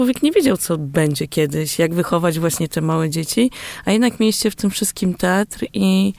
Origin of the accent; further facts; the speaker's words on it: Warsaw, Masovian Voivodeship, Poland; born there; bo jestem z 81 roku, więc urodziłam się akurat w grudniu 81 w Warszawie, więc jestem dzieckiem stanu wojennego